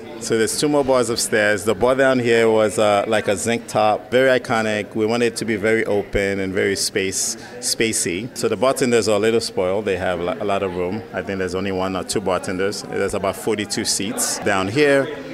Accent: New York, United States; also born or lived in Puerto Rico; now in Philadelphia, United States; So I'm from New York. I'm going to say Stephen Starr brought me to Philadelphia.

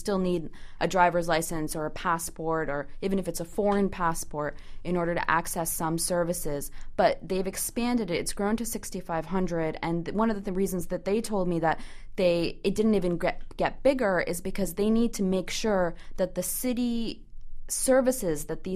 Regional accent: Danbury, Connecticut, United States; You know, I'm from Danbury. I grew up there.

